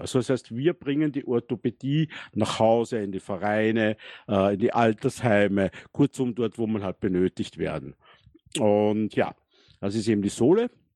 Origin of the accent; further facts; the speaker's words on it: Linz, Upper Austria, Austria; now in Vienna, Austria; ich komme ursprünglich aus Linz, lebe aber jetzt in Wien.